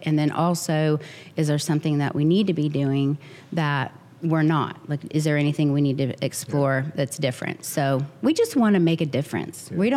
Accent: Indiana, United States; I did. Yeah. I did. I grew up in Indiana

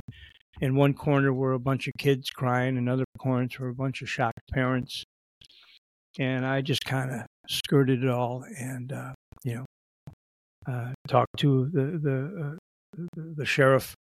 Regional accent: Buffalo, New York, United States; And I grew up in Buffalo

